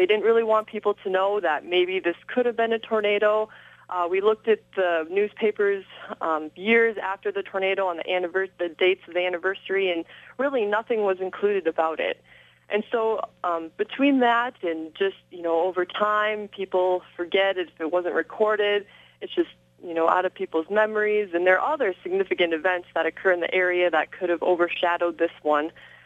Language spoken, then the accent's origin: English; the Dakotas, United States; growing up in the Dakotas really piqued my interest